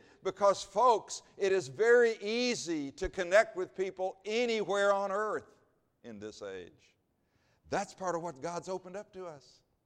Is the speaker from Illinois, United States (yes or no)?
no; Texas, United States; And I will tell you, I'm a Texan